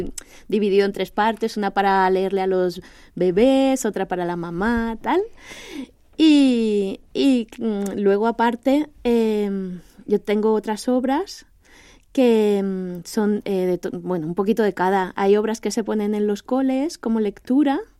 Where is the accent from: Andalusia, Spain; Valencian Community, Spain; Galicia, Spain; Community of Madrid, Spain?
Valencian Community, Spain; Elche; now in Santa Pola, Spain; entre que soy de Elche, pero ahora vivo en Santa Pola